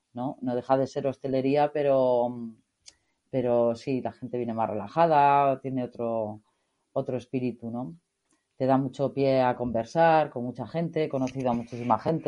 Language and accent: Spanish; Portugalete, Basque Country, Spain; yo soy de cerca de Bilbao, ¿no? De Portugalete.